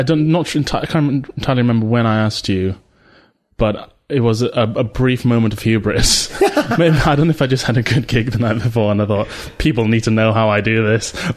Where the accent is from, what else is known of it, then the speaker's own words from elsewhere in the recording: Malaysia; so my mum's British. I grew up in Malaysia. My dad's Malaysian.